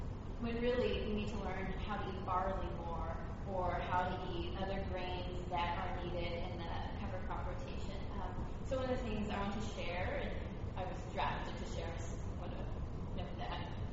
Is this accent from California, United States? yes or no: yes; California, United States; I'm from California.